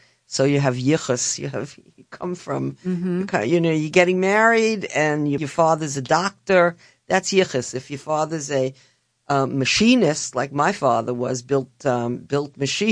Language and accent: English; Coney Island, New York, United States; born there; maybe I'm effective with schizophrenics because I'm closer in some ways to the unconscious because I was born in Coney Island, because that was a wacky place.